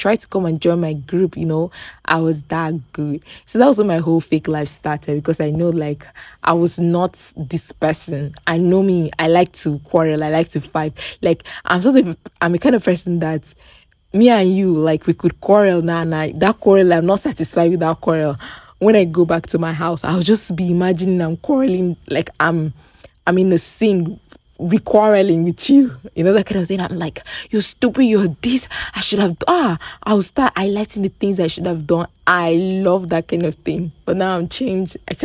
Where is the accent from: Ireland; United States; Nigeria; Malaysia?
Nigeria; Port Harcourt, Rivers; So I grew up in Port Harcourt. Yeah, where pidgin was like very predominant.